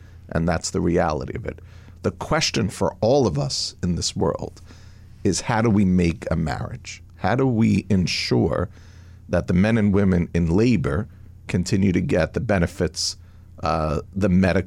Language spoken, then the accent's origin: English; Brooklyn, New York, United States; you forget I'm from Brooklyn and Sicilian